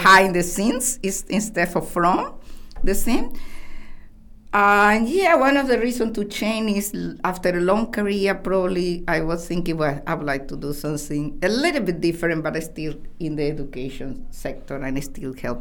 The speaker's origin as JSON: {"language": "English", "country": "Venezuela", "said": "And I said, where you come from? Originally, that's the question. And I said, I come from Venezuela."}